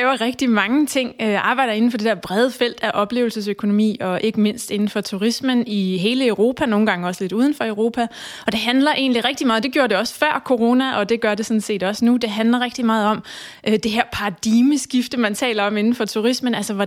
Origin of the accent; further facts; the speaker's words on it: Copenhagen, Capital Region of Denmark, Denmark; selvom at vi som københavnere og lokale færdes ude igen